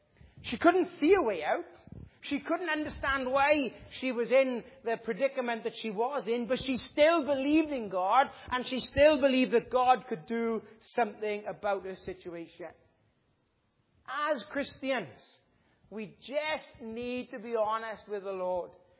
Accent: United Kingdom; we as British people, we've got a stiff upper lip

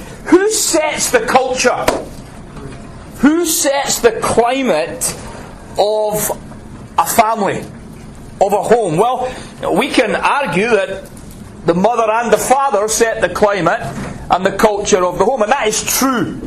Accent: Scotland, United Kingdom; also born or lived in Northern Ireland; I grew up in Scotland, which has its own peculiar culture and certainly climate. And then I laboured and pastored in Northern Ireland for 11 and a half years, went to university there, and I lived in Northern Ireland

